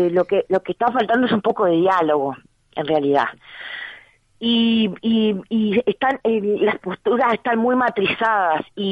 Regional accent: Fray Bentos, Río Negro, Uruguay; now in Montevideo, Uruguay; Yo soy de Fray Bentos.

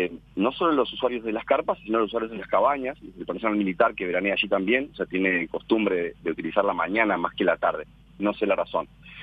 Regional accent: Barra del Chuy, Rocha, Uruguay; Yo trabajo, por ejemplo, en la Barra de Chuy, ¿sí? Soy de la Barra de Chuy.

